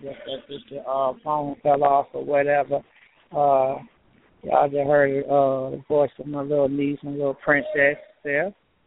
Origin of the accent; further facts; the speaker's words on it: Atlanta, Georgia, United States; Myself, I grew up in Atlanta, Georgia, West Side, you know, basically ripping and roaming around